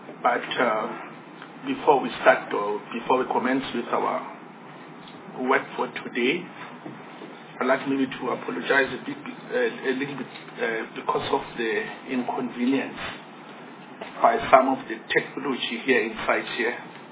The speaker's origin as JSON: {"language": "English", "region": "Mpumalanga", "country": "South Africa", "said": "Originally, I'm from Mpumalanga province."}